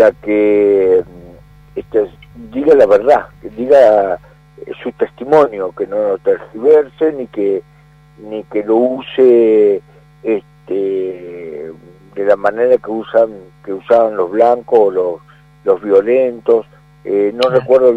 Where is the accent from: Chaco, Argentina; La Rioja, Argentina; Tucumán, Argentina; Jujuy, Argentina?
Chaco, Argentina; Y bueno, yo pensaba que esa era parte también de lo que se vive, lo que vivimos los chaqueños en ese encuentro